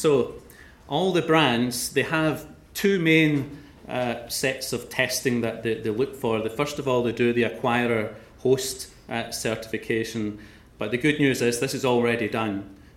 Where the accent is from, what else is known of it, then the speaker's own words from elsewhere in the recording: Scotland, United Kingdom; most of you would probably figure out that I come from Scotland.